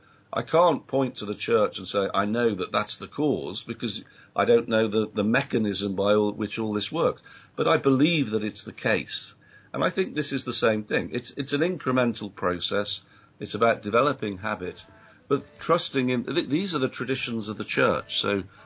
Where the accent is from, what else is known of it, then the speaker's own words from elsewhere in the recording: United Kingdom; I'm British, you know. We don't do that.